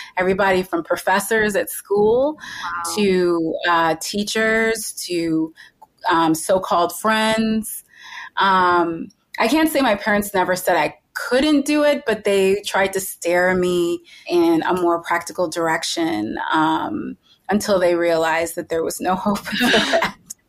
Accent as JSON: {"language": "English", "region": "Michigan", "country": "United States", "said": "Like my parents are immigrants. We're from Michigan, where there's not a lot of immigrants. And, you know, I grew up going to like a Republican leaning Catholic school."}